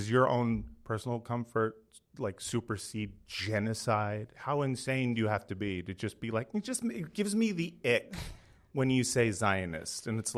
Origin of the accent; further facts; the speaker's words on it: Los Angeles, California, United States; I grew up in West LA. I have an older brother and I have a twin sister.